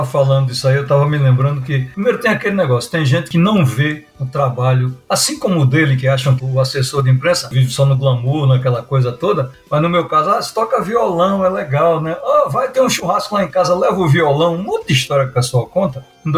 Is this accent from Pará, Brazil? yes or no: no; Recife, Pernambuco, Brazil; now in São Paulo, Brazil; Carapanã é pernilongo aqui em São Paulo, né? Na minha terra, em Recife, é muriçoca.